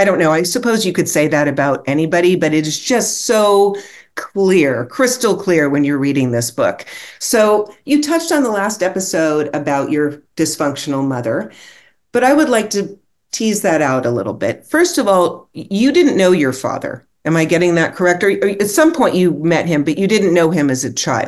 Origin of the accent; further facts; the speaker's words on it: Los Angeles, California, United States; I'm a SoCal gal. That means we're Southern California gals. We grew up in Los Angeles.